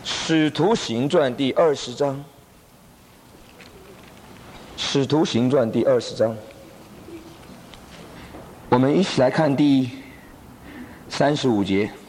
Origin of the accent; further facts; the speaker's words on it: China; 弟兄姐妹，我们中国人见面第一句话怎么说？跟外国人不一样，对不对？